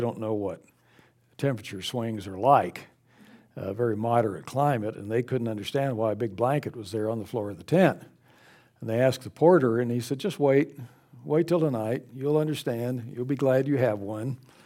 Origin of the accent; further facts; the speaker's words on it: El Paso, Texas, United States; It's like where I grew up in El Paso. We average about 5-10% humidity all year long.